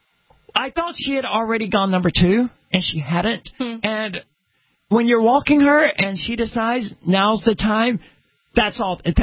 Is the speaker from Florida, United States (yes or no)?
no; Mississippi, United States; I'm from Mississippi, which is borderline tropical rainforest.